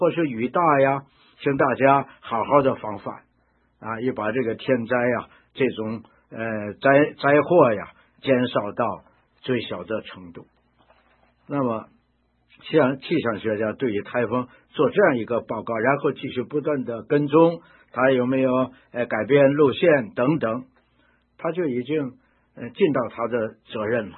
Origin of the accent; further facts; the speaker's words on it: China; 而我们中国人自古以来就相信这个灵魂不朽